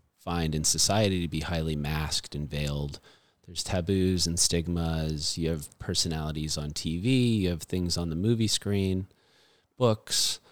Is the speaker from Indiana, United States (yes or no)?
no; New Hyde Park, New York, United States; born there; I was born in Long Island, New York, at Jewish Memorial Hospital in New Hyde Park.